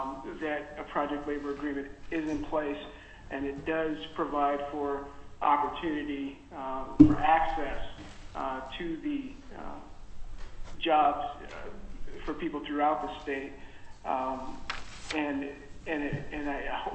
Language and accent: English; Fairbanks, Alaska, United States; I'm a lifelong Alaskan. I was raised here in Fairbanks. I had opportunity to attend schools here.